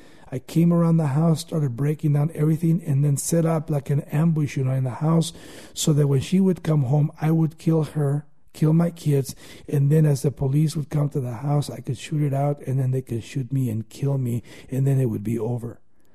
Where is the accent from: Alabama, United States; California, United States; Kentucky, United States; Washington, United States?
California, United States; Let's go back to where I grew up in Baldwin Park or West Covina or Covina. So we went to Covina and we got an apartment. And we moved from Orange County